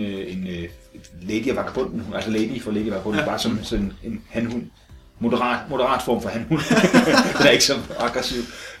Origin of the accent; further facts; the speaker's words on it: Region of Southern Denmark, Denmark; Og så er jeg jo sådan lidt fynbo